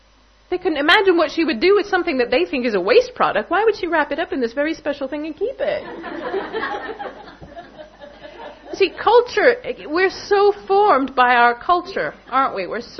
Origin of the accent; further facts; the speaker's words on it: Colorado Springs, Colorado, United States; also born or lived in Los Angeles; I mean, I'm from Los Angeles, okay? The smallest city I ever lived in was 600,000 people, Colorado Springs, where I did most of my growing up.